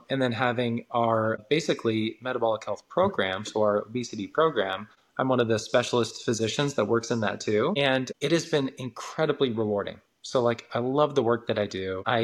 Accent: Washington, United States; So I grew up in Washington State.

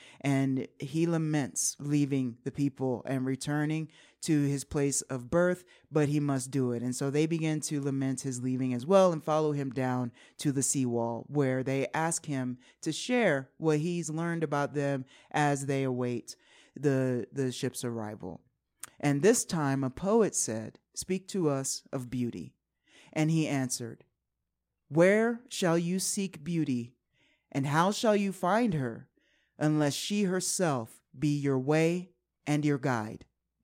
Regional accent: Washington, District of Columbia, United States; I grew up in Washington, D.C., so it was always some interesting people going to interesting places.

